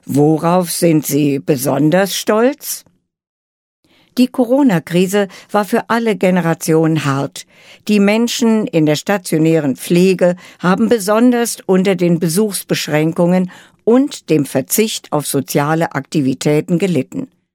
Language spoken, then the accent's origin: German; Frankfurt, Hesse, Germany; born there; Als geborene Frankfurterin freue ich mich noch immer